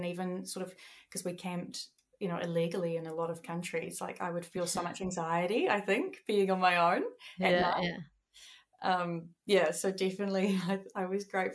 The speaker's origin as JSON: {"language": "English", "country": "New Zealand", "said": "As like a Kiwi"}